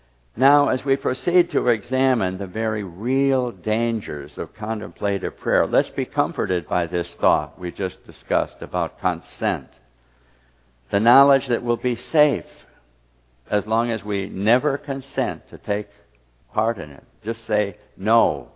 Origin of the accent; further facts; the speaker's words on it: California, United States; I'm from California, but it was out here in Maryland.